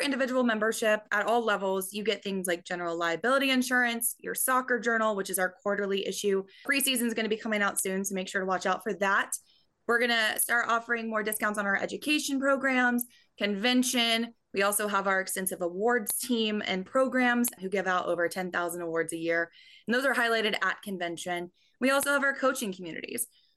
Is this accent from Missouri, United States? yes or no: yes; Kansas City, Missouri, United States; Yeah, so I'm a Kansas City kid. I grew up here out in the suburbs of Kansas City